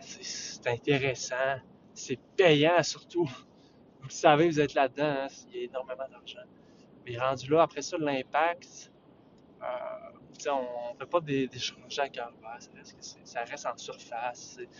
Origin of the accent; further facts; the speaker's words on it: Quebec City, Quebec, Canada; Les gens qui sont de Montréal, moi je suis de Québec.